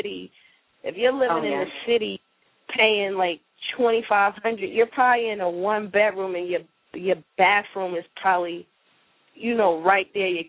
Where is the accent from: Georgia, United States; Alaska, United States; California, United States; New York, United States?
Georgia, United States; And, you know, I'm from Georgia, and that's where I live. I'm based out of Atlanta.